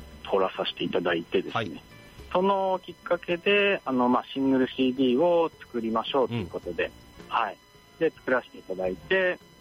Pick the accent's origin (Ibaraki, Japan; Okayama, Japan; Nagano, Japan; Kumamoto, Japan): Nagano, Japan; now in Tokyo, Japan; 長野県出身です。